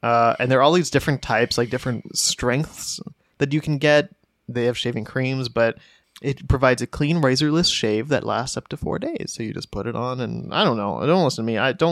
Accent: Mount Wolf, Pennsylvania, United States; I live in Mount Wolf, Pennsylvania. My city is not entirely relevant, but not many people are familiar with my hometown, so I thought I'd give it a shout out.

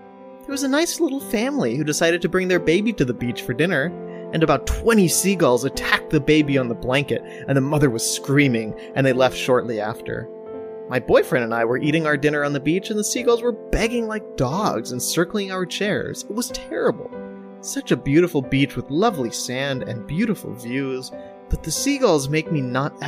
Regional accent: Ohio, United States; we're from waterlocked Ohio.

